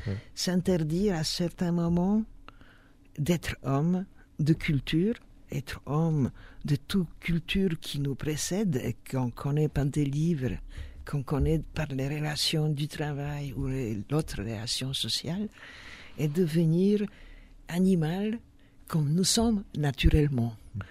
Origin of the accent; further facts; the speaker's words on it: Poland; French is a second language; Je suis polonaise, j'ajoute avant, c'est évident, depuis le début de cette émission